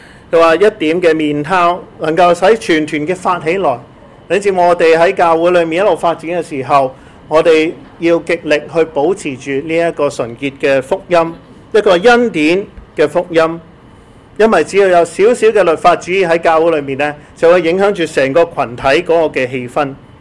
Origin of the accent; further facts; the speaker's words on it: China; 其实这件事很普通到我们中国人呢